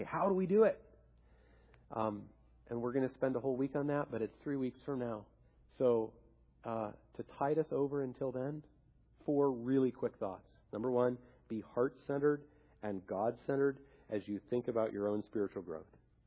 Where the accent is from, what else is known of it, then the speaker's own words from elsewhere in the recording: Salt Lake City, Utah, United States; When I was a kid growing up in Salt Lake City, we had three large peach trees in our backyard.